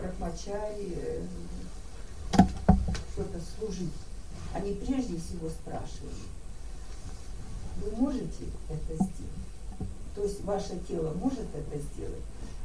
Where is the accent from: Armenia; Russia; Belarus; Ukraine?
Russia; Barnaul, Altai Krai; раньше я из Барнаула, я больше в Барнауле